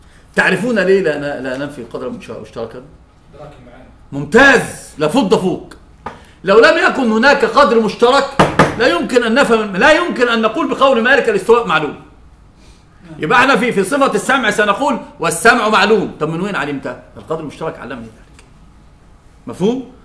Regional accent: Egypt; عندنا في مصر بقى عندما يكون المسألة فيها مماثلة ماذا يقولون؟

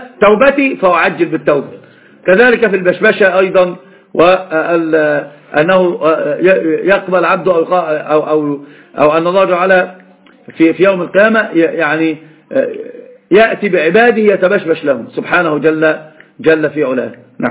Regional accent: Egypt; هذه الصفة عندنا في مصر لا تكون إلا لبعض أناس معروفين

